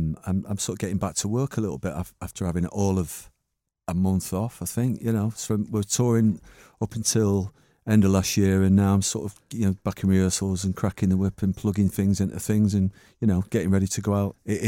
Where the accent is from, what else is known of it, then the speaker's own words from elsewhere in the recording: Manchester, North West England, United Kingdom; So I was born in 1963 in Hardwick. And I was actually born in Longsight, but I grew up in Hardwick, couple of streets away from Manchester Apollo, just where the little park is, Higher Hardwick.